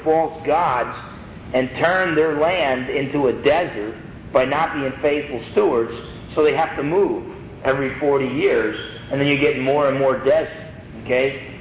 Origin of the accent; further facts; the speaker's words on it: New Jersey, United States; I'm from New Jersey. I just went back to New Jersey for 3 weeks, as you know.